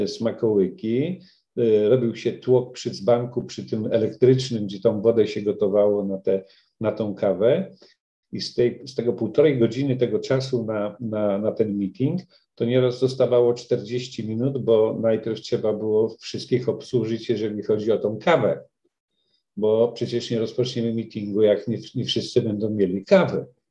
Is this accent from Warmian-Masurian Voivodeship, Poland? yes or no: no; Włocławek, Kuyavian-Pomeranian Voivodeship, Poland; bo jestem z Włocławka